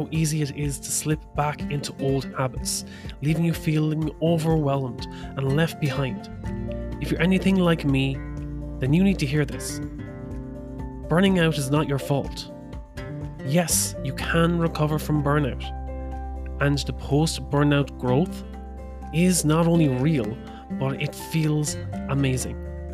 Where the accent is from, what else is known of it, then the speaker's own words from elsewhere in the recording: Ireland; moved away as an adult; now in Switzerland; Well, I'm after uprooting from Ireland and moving to Switzerland.